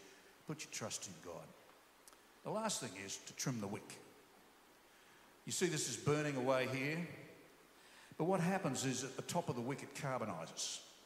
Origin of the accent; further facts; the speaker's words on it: Australia; born there; I'm not saying I'm Australian, though I was born in Australia.